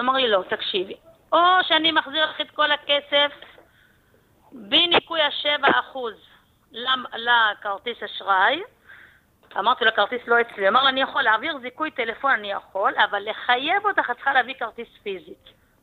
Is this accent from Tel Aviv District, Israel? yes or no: no; Bnei Brak, Central District, Israel; מבני ברק.